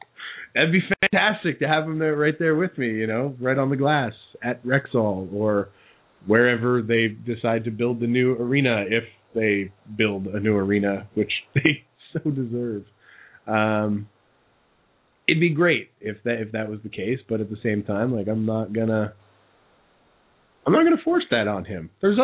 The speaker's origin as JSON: {"language": "English", "town": "Montreal", "region": "Quebec", "country": "Canada", "tie": "born or raised there", "said": "despite growing up in Montreal, I still grew up in a very Oiler-centric era."}